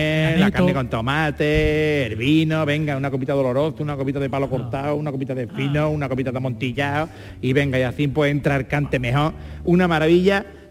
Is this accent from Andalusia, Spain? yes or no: yes; Jerez de la Frontera, Andalusia, Spain; En mi pueblo, en mi ciudad